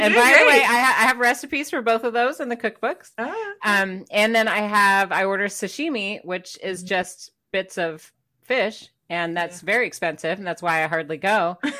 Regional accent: Detroit, Michigan, United States; I'm from Detroit. We have a Greek town I grew up eating a lot of Greek food in Michigan.

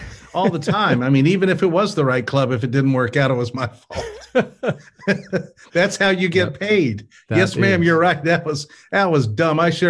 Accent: Smyrna, Georgia, United States; No, actually, I grew up in Smyrna, Georgia.

